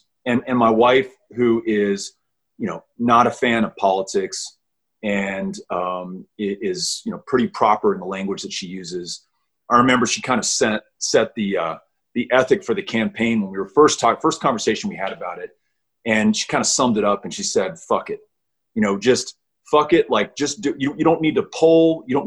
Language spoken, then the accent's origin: English; El Paso, Texas, United States; though I was a member of Congress representing my hometown of El Paso